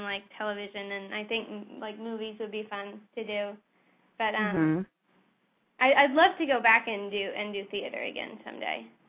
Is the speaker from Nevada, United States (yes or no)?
no; Oklahoma, United States; Well, I grew up in Oklahoma. Like, I've lived there most of my life. And I wanted to be in musical theater. Like, I wanted to be on Broadway. And so I did a lot of theater in Oklahoma.